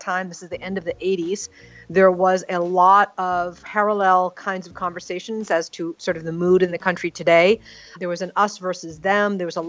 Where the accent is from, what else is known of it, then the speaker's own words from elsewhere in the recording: United States; As I was growing up as an American, almost every single summer, I used to go back to Kashmir to visit family.